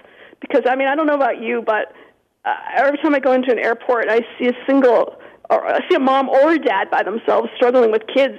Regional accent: Minnesota, United States; And I told her I grew up in Minnesota.

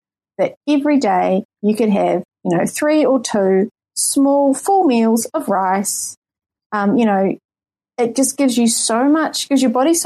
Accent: New Zealand; I was listening to it as a New Zealander who's never had Applebee's and just hadn't really heard about it.

